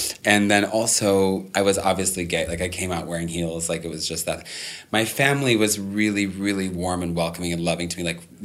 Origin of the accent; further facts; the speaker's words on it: Minnesota, United States; I grew up in Minnesota and I was always kind of bullied and thrown into lockers and da-da-da.